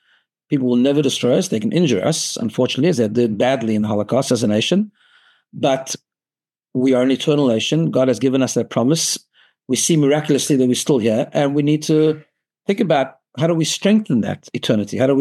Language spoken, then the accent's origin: English; South Africa; You know, I grew up in South Africa.